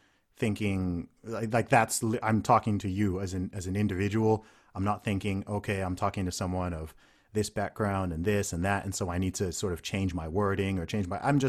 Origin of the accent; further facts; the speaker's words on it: Saudi Arabia; Like I said, I grew up in Saudi Arabia.